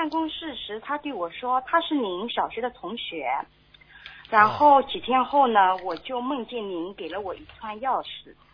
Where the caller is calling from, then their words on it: Melbourne, Victoria, Australia; 我是从墨尔本打来的。